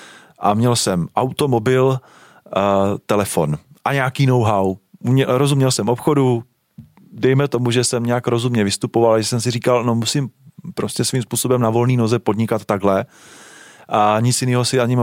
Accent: Třebíč, Vysočina Region, Czechia; já jsem z Třebíče, kde ty korporáty docela vedou.

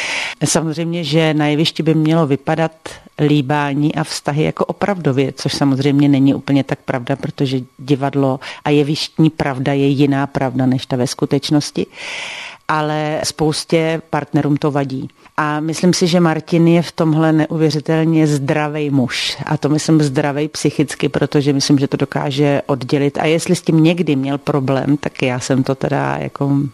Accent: South Moravian Region, Czechia; now in South Bohemia, Czech Republic; já jsem Moravačka, taková bodrá z Jižní Moravy.

